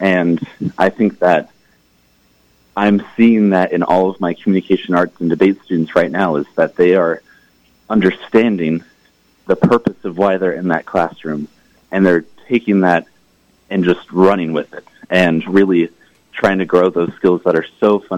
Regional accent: Hutchinson, Kansas, United States; Yeah, I'm from Hutchinson, Kansas, originally.

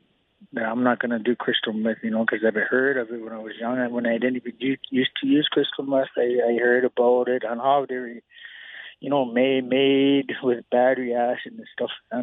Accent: Morley, Alberta, Canada; also born or lived in Eden Valley; I've only grown up in Eden Valley for like 2 years, since I was two, and then the rest, my mom took us to Morley, and where I grew up, going to school in Exshaw

